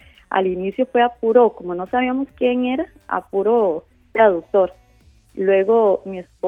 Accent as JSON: {"language": "Spanish", "country": "Costa Rica", "said": "que ellos vivan un poquito también nuestra realidad como costarricenses, ¿verdad?"}